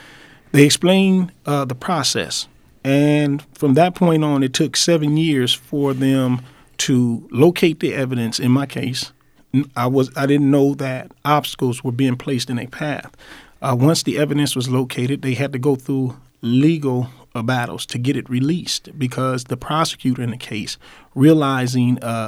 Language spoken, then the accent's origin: English; Los Angeles, California, United States; In fact, I was born and raised here in South Central Los Angeles.